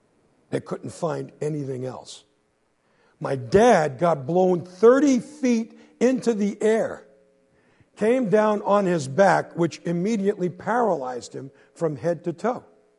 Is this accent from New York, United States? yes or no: yes; Brooklyn, New York, United States; And I started growing up in Brooklyn. And I guess I was about 4 or 5.